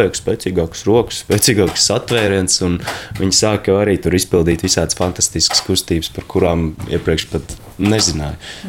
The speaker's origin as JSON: {"language": "Latvian", "town": "Talsi", "region": "Talsi Municipality", "country": "Latvia", "said": "Nē, mēs esam vispār no Talsiem, Tals puses. Bet es no 10. klases Talsos skolā sāku mācīties, pirms tam es vēl nedaudz dziļākos laukos mācījos. Valdemārpils. Jā, ļoti maz pilsēta, nedaudz virs 1000 iedzīvotājiem."}